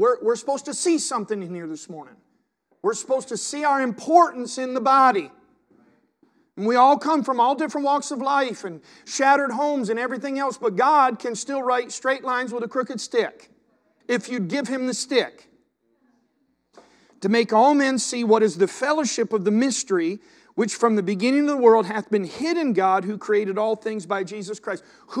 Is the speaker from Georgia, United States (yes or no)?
yes; Augusta, Georgia, United States; I mean, we're from Augusta. I could be home watching the Masters this morning.